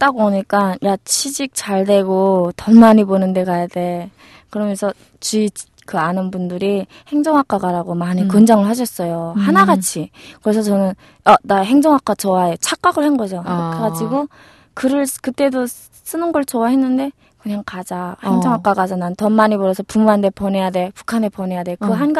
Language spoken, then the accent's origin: Korean; North Korea; 북한에서 왔다고 아이들이 더 관심 가져주고